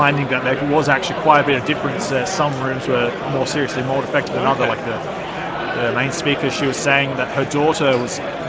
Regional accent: Adelaide, South Australia, Australia; I'm from Adelaide, which both warm and dry.

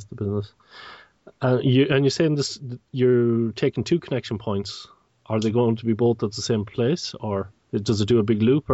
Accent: Ireland; moved away; I come from Ireland originally

